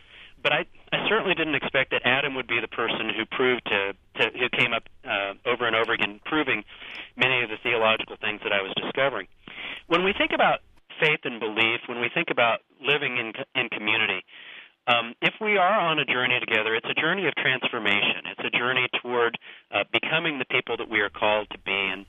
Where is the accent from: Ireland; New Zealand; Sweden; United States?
Ireland; And part of that, of course, is just growing up in Ireland.